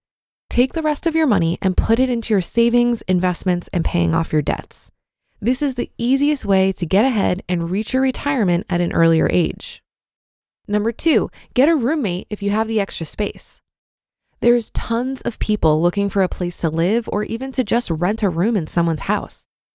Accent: Canada; also born or lived in Panama; I'm Canadian, but lived in Panama for a little less than 5 years.

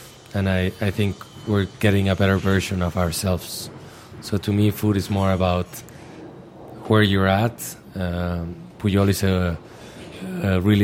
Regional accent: Mexico; English is a second language; I was born and raised in Mexico, but my grandfather, Enrique, had some Catalonian blood in him

